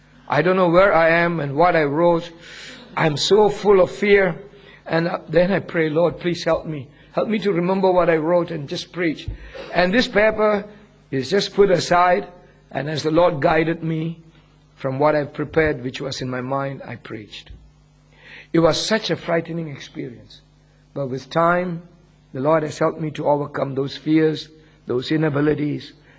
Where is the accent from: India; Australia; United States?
India; accent: Indian; English is a second language; also born or lived in Singapore; I came from India, so I probably still have a little bit of Indian accent. And when I grew up, I started to study Bible in Singapore, I picked up some Southeast Asian accent. And so I have a mixture of all these with me.